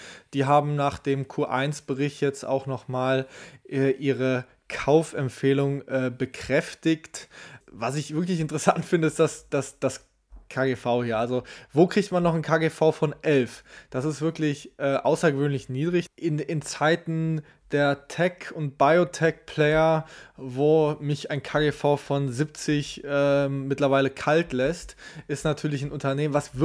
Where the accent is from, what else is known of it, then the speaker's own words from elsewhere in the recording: Remscheid, North Rhine-Westphalia, Germany; ich komme ja aus Remscheid, Lennep, eins der einzigen drei Städte in Deutschland mit zwei deutschen Museen.